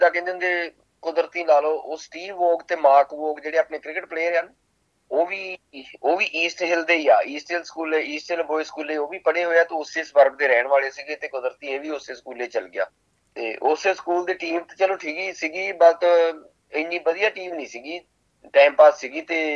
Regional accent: Rahimpur, Punjab, India; now in Australia; ਇੰਗਲਬਰਨ ਸਾਡਾ ਸਬਰਬ ਆ ਜਿਹਨੂੰ ਆਪਾਂ ਪਿੰਡ ਕਹਿ ਲਈਏ, ਇੰਗਲਬਰਨ ਦੇ ਵਿੱਚ ਅਸੀਂ ਰਹਿੰਦੇ ਹਾਂ। ਤੇ ਪੰਜਾਬ ਦੇ ਵਿੱਚ ਆਪਾਂ ਡਿਸਟ੍ਰਿਕਟ ਜਲੰਧਰ, ਜਦੋਂ ਆਪਾਂ ਨਕੋਦਰ ਤੋਂ ਕਪੂਰਥਲੇ ਨੂੰ ਜਾਈਦਾ ਤੇ ਉੱਗੀ ਚਿੱਟੀ ਆਉਂਦਾ, ਉੱਗੀ ਦੇ ਬਿਲਕੁਲ ਕੋਲ ਸਾਡਾ ਪਿੰਡ ਰਹੀਮਪੁਰ ਆ

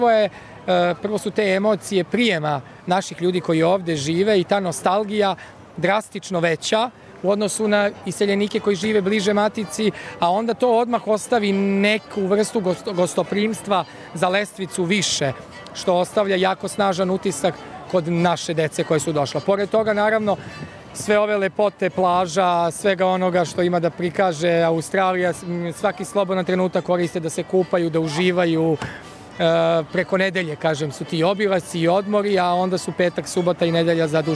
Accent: Serbia; ali je veliki problem ovde za razliku od dolaska naših odavde kod nas u Srbiju, to slobodno vreme napraviti

